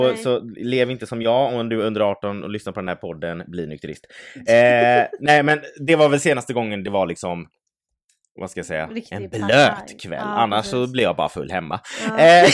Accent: Mölndal, Västra Götaland County, Sweden; Eller vi bor i Göteborg. Född och uppvuxna. Eller, det är vi ju inte. Vi är från Mölndal.

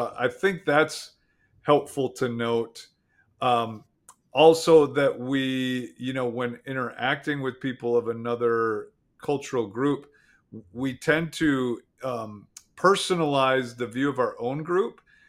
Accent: Wisconsin, United States; I'm from Wisconsin. If we were to archetype people from Wisconsin, you'd say, man, they love cheese and beer

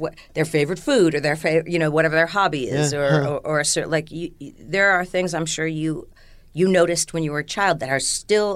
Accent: New Jersey, United States; also born or lived in Houston, Texas; For the most part. A little bit in Houston, but mostly New Jersey, and my parents are from the Bronx.

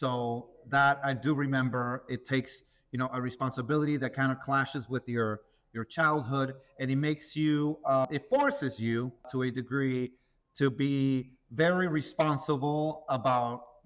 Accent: Peru; English is a second language; moved away; It also pertains to, I immigrated here from Peru, from South America. I went to a brand new school, not knowing the language.

